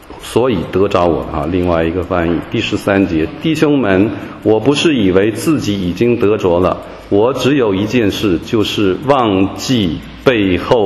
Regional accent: China; 我们这里大部分弟兄姐妹来自中国大陆啊，我们是中国人啊

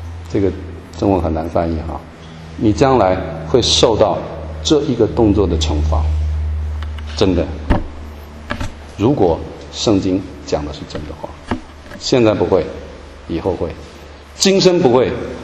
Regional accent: Hualien, Hualien County, Taiwan; 他到花莲，我的家乡花莲那边去讲

